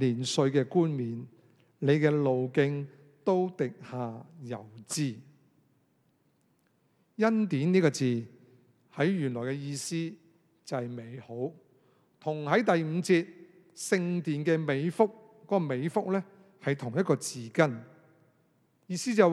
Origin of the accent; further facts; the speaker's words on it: Hong Kong; 我们香港人吃米就会很贵